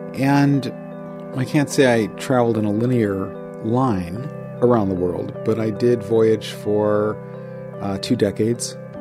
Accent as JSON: {"language": "English", "town": "Chicago", "region": "Illinois", "country": "United States", "moved": "as an adult", "said": "I am originally from Chicago, and the decision which changed my life so significantly that I can't even imagine my life without having made the decision is to leave Chicago the moment I became legal at 18 years old."}